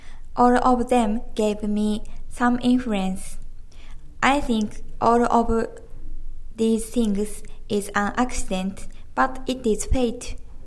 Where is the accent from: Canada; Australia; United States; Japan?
Japan; born there; English is a second language; I was born in Japan in 1989, and now I am a university student.